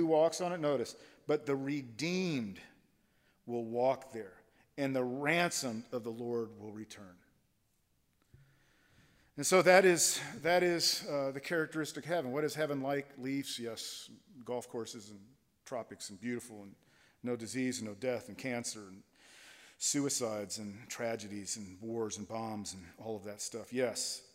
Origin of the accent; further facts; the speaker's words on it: Miami, Florida, United States; when I was a little kid growing up in Miami, we had these blinds.